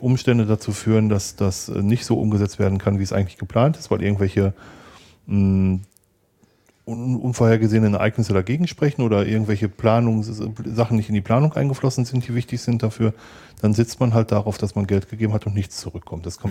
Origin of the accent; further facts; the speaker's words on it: North Rhine-Westphalia, Germany; Ich komme aus dem Ruhrgebiet